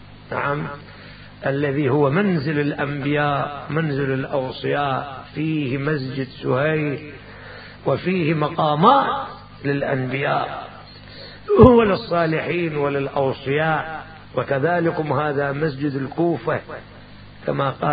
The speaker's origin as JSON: {"language": "Arabic", "town": "Kufa", "region": "Najaf Governorate", "country": "Iraq", "tie": "born or raised there", "said": "والكوفة نعم بلدتنا نحبها."}